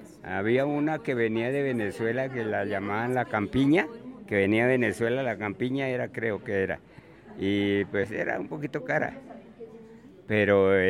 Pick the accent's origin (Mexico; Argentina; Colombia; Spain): Colombia; Susacón, Boyacá; born there; now in Bogotá, Colombia; Nací en Susacón, Boyacá. Llegué aquí a Bogotá en junio del 53.